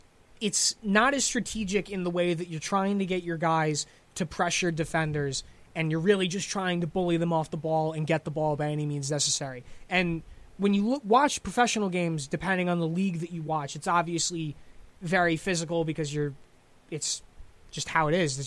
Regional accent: United States; And as an American going down there, it can be startling

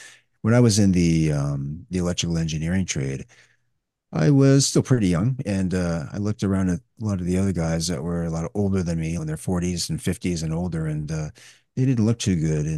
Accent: Canada; No, I'm Canadian, actually.

